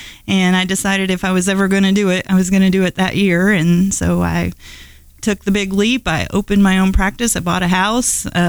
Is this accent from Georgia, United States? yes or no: no; Indiana, United States; Well, I grew up in Harrison County, Indiana, which is down around Corydon.